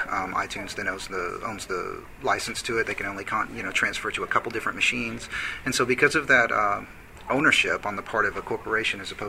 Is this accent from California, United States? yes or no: no; Tennessee, United States; now in New York, United States; I'm from Tennessee, and I now live in New York, and it's cold.